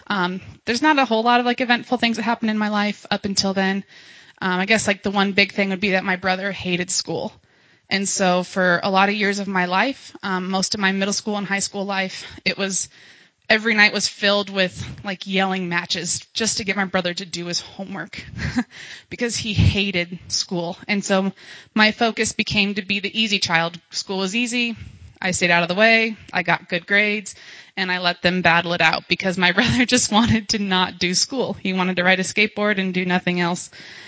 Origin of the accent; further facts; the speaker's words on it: Omaha, Nebraska, United States; I'm originally from Omaha, Nebraska. I was born into a family of Nebraska nice people.